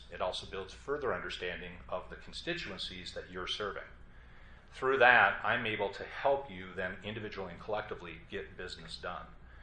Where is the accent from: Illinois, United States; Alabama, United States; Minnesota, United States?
Minnesota, United States; Duluth; I'm from Duluth, so I'm going to use some northern Minnesota analogies